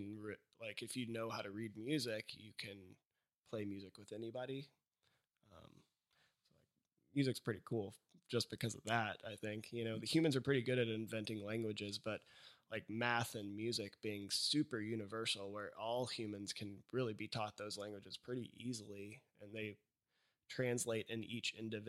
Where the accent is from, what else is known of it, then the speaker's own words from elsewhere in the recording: Texas, United States; Well, I mean, I grew up in Texas, and there's a lot of gangster rap down in Texas.